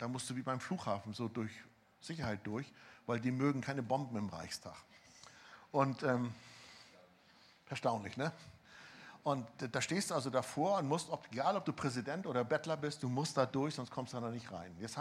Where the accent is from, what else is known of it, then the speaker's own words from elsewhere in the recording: Germany; ich bin Deutscher, ich schwitze mich zwar auch voll, aber nicht so schlimm